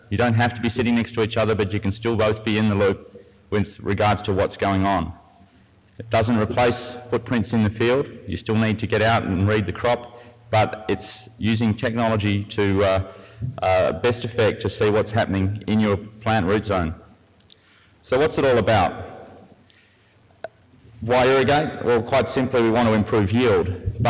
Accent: Australia; if you couldn't pick by the accent, I'm from Australia.

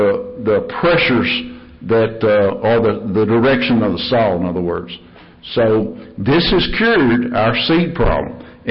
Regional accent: Tennessee, United States; and I'm from West Tennessee

